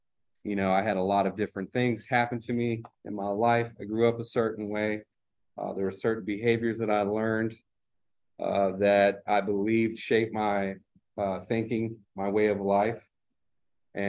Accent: Baton Rouge, Louisiana, United States; And unfortunately, I'm from Baton Rouge, Louisiana. I eat a lot of that shit.

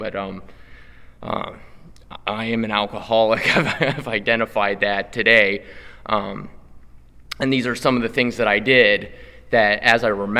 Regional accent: Ohio, United States; For some reason, you know, I grew up in Ohio. We could get weed pretty easily, though.

